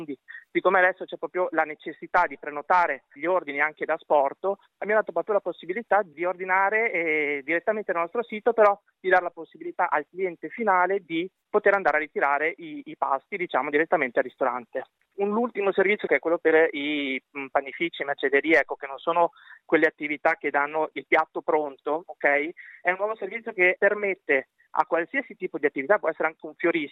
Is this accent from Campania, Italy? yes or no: no; Treviso, Veneto, Italy; diciamo che noi siamo nati in un centro di provincia perché siamo di Treviso, no?